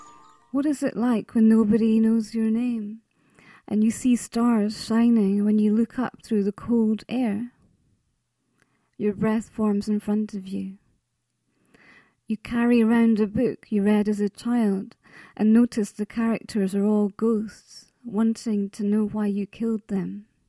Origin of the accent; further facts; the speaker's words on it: Arbroath, Scotland, United Kingdom; now in Edinburgh, United Kingdom; I come from Arbroath originally, a seaside town in Angus, but I haven't lived there for 20 years, so it's quite a while ago.